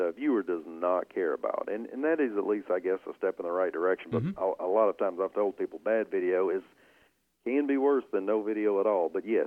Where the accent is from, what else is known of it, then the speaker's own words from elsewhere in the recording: Tennessee, United States; but man, I'm born and raised in Middle Tennessee, we say niche.